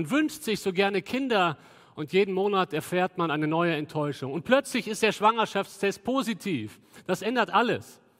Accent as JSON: {"language": "German", "town": "Cologne", "region": "North Rhine-Westphalia", "country": "Germany", "said": "Da sagen wir als Kölner, ist ja nett."}